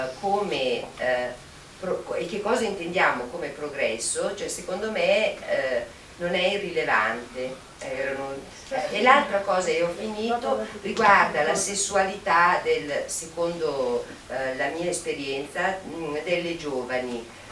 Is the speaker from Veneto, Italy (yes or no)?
yes; Padua, Veneto, Italy; vengo da Padova